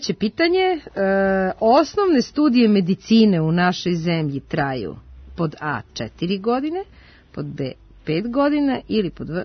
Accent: Velika Plana, Šumadija and Western Serbia, Serbia; ja sam detinjstvo provela u Velikoj Plani.

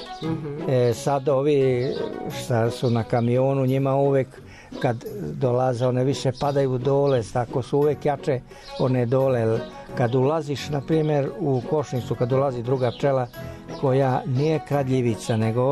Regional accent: Žagubica, Southern and Eastern Serbia, Serbia; Ima ovde, kod nas u Žagubici ima dva udruženja.

